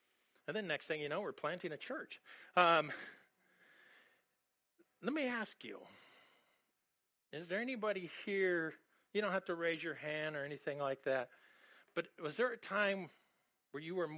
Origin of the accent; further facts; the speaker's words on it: Los Angeles, California, United States; I'm like, I came from Los Angeles. They have drive-by shootings.